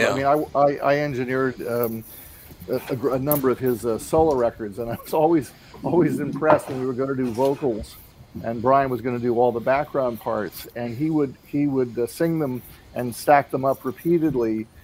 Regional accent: East Coast, United States; I mean, I grew up on the East Coast.

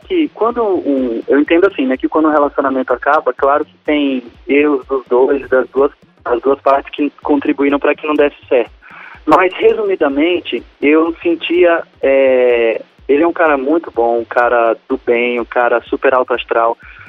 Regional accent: Rio Real, Bahia, Brazil; born there; now in Aracaju, Brazil; Eu sou advogado. Eu nasci em Rio Real, no interior da Bahia, mas eu moro em Aracaju há quase 15 anos já.

